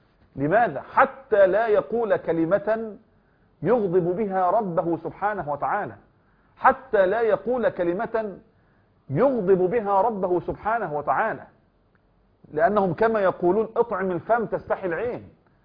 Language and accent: Arabic; Egypt; يعني بما يعرف الآن عندنا في مصر جلبية